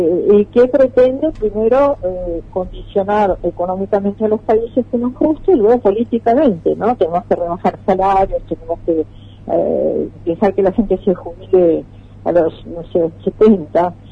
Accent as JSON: {"language": "Spanish", "country": "Argentina", "said": "Somos el pueblo argentino. Somos el pueblo de Andresito o Alcuradí."}